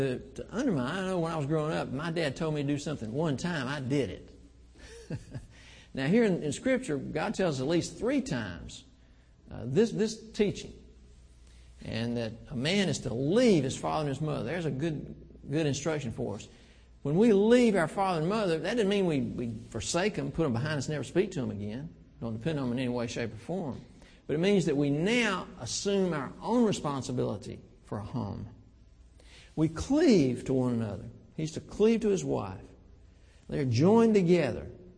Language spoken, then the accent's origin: English; Augusta, Georgia, United States; Well, I grew up in Augusta.